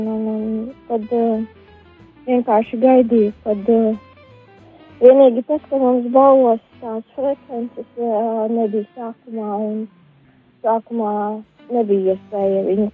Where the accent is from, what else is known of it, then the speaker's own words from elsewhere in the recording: Balvi, Balvi Municipality, Latvia; Nu, esmu no Balviem. Ticība man ir pamatā, ticība jau ir no bērnības, kad vecmāmiņa kaut ko ir mācījusi